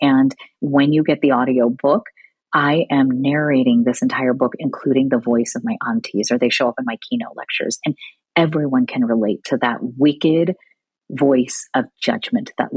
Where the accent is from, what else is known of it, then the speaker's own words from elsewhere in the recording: Illinois, United States; English is a second language; And I'm the daughter of immigrants here, and English is my third language. And I grew up in a small town in Illinois.